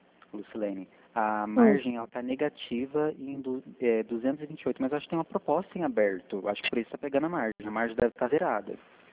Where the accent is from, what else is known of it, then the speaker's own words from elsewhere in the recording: Dourados, Mato Grosso do Sul, Brazil; Nós somos aqui de Dourados.